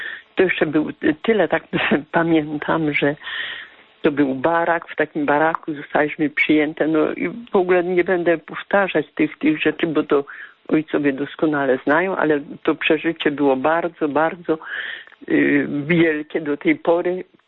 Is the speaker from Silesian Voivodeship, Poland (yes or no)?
no; Klęczany, Subcarpathian Voivodeship, Poland; A z mojej miejscowości, którejśmy, co pochodzę, dokładnie z Klęczan